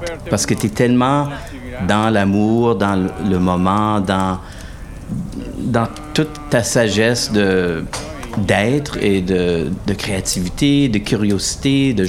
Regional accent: Zenon Park, Saskatchewan, Canada; now in Regina, Canada; Je suis originaire de Zenon Park, bien sûr. Plug. Mais j'habite Regina depuis longtemps.

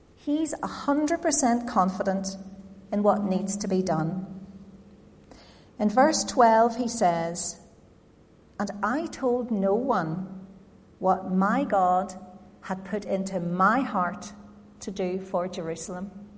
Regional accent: Northern Ireland, United Kingdom; Now, I grew up on the Lisburn Road. I was at this church nearly every day, not just for worship, but for guides, for YPF, for tennis, for badminton.

